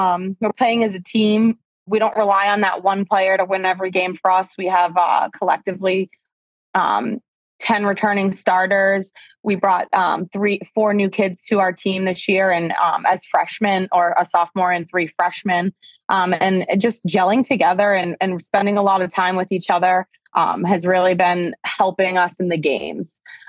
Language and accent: English; Methuen, Massachusetts, United States; And I'm from Methuen, so it's my local paper.